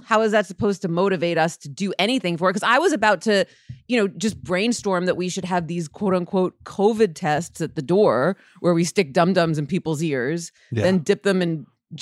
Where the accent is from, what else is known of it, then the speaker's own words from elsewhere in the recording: United States; Yes, I remember that. I'm American.